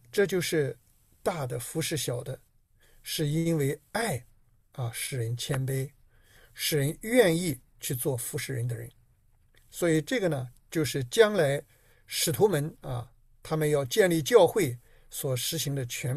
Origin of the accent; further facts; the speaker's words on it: China; 我们中国人有一句非常可怕的话